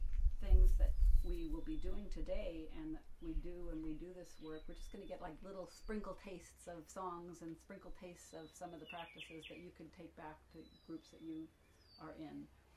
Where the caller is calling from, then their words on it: Port Townsend, Washington, United States; I'm coming from Port Townsend, Washington.